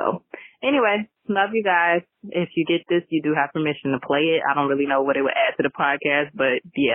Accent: Chicago, Illinois, United States; I'm from Chicago.

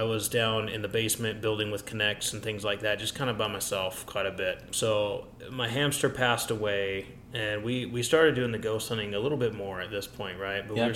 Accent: Sugar House, Utah, United States; I lived in Sugar House. I grew up in Sugar House, old-time Sugar House in Utah, and before it became kind of booming.

